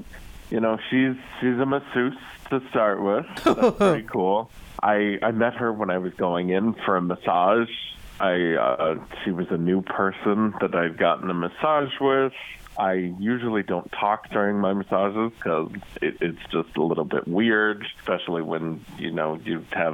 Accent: Piqua, Ohio, United States; I'm from Piqua.

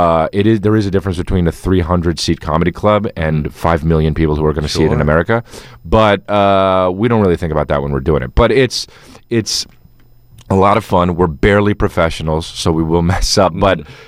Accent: New Jersey, United States; You know, I'm from New Jersey, so.

